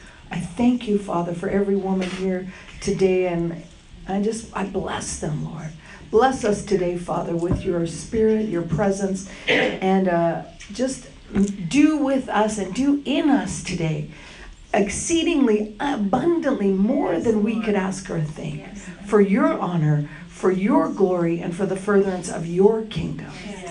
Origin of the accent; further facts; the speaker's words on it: Canada; I was raised in Canada. Both my parents are Jewish. I went to Hebrew school from nursery through ninth grade, learned the Hebrew language